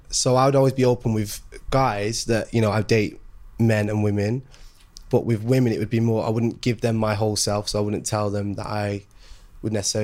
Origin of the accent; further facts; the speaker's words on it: Manchester, North West England, United Kingdom; But I grew up in Manchester. So Manchester was kind of, it's a lot different to London.